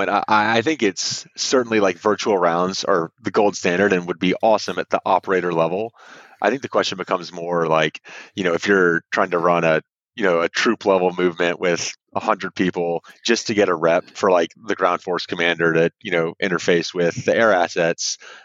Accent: Houston, Texas, United States; I grew up in Houston, Texas, lived there basically my entire childhood.

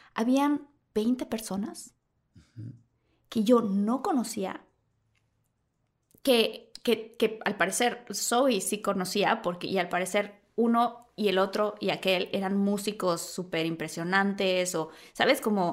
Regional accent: Villahermosa, Tabasco, Mexico; yo que crecí en Villahermosa, al lado de una laguna, ¿no? De pronto, debajo de un mango, ¿no? Al lado de los plátanos

